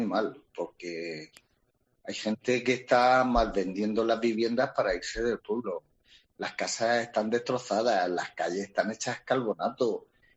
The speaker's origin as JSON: {"language": "Spanish", "town": "El Algar", "region": "Region of Murcia", "country": "Spain", "lives_now": "Los Alcázares, Spain", "said": "Yo no soy de los Alcázares, yo llevo 40 años aquí. Yo soy de un pueblo cercano que se llama El Algar."}